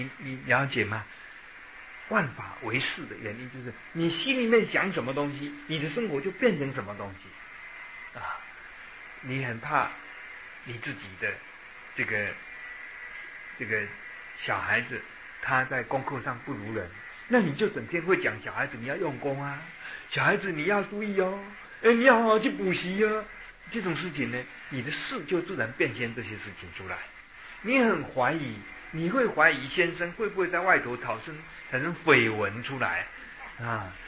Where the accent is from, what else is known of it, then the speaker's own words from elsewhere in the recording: China; 不，我们中国人是最怕输的，不只是怕输考学校分数，怕考输了